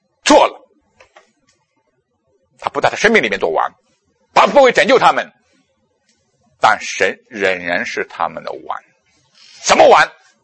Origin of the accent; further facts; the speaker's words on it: China; 求主帮助我们中国人更是如此，生下来会讲大话，讲空话，喊口号。